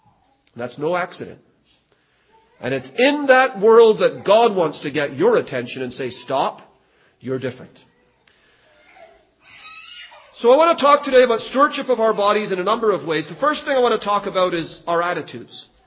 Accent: Toronto, Ontario, Canada; also born or lived in Trinidad; I'm from Trinidad, a little island in the West Indies. But I was raised in Toronto. I live there now.

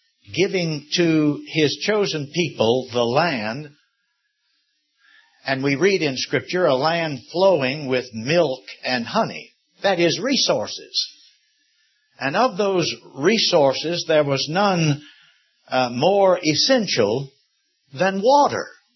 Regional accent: Richmond, Virginia, United States; I trusted Christ, as you've heard me say on a number of occasions, the latter part of 1954 in my hometown of Richmond, Virginia.

